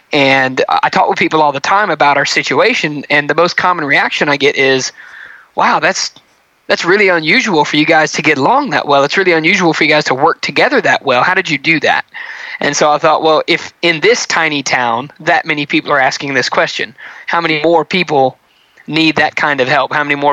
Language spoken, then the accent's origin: English; Anniston, Alabama, United States; I grew up actually in the town that we live in. It's a small town in Alabama called Anniston.